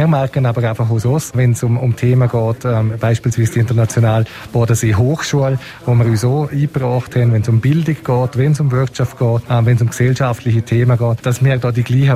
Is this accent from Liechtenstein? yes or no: yes; Liechtenstein; Für uns ist es natürlich als Liechtensteiner, Vaduz ist für uns sowieso schon die Hauptstadt, also wir sind schon dort